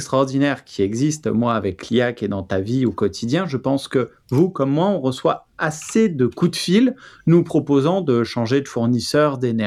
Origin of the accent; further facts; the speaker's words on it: France; Mais on s'en fout, nous, on est français, on risque rien.